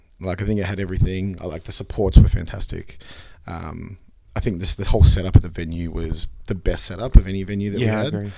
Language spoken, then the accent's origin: English; Melbourne, Victoria, Australia; moved away as an adult; now in Sydney, Australia; I'm from Melbourne and I lived here for nearly 30 years, I've spent the last 3 years in Sydney.